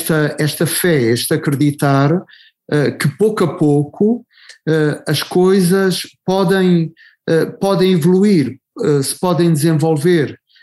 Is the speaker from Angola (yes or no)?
yes; Angola; já vinha germinando desde a minha infância em Angola